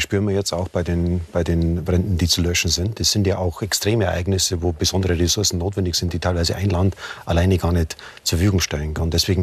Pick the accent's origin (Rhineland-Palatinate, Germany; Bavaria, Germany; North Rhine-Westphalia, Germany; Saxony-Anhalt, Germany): Bavaria, Germany; auch in meiner Heimat in Niederbayern